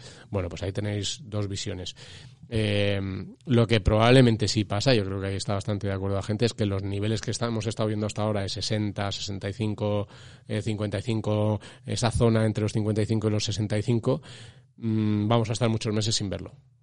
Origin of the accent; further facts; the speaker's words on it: Spain; como los españoles tenemos tanto dinero en inmueble, en ladrillo, en vivienda